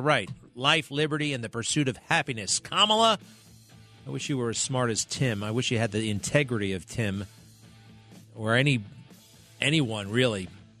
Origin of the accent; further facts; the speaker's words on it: New York, United States; You know, I grew up on Long Island.